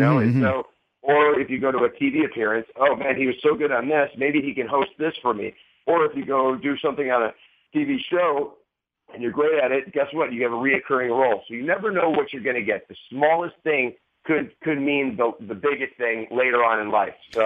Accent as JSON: {"language": "English", "town": "Parma", "region": "Ohio", "country": "United States", "tie": "born or raised there", "said": "when you're growing up as a kid growing up in Parma, Ohio"}